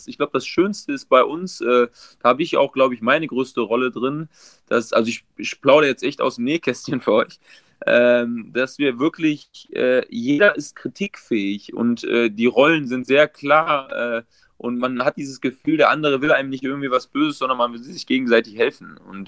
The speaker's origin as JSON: {"language": "German", "town": "Düsseldorf", "region": "North Rhine-Westphalia", "country": "Germany", "said": "ich bin ursprünglich aus Düsseldorf, in Düsseldorf mit meinen Eltern gefeiert"}